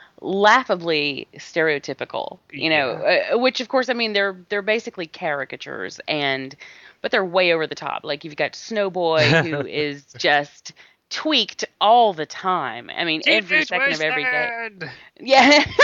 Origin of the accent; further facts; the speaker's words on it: Atlanta, Georgia, United States; well, I'm from Atlanta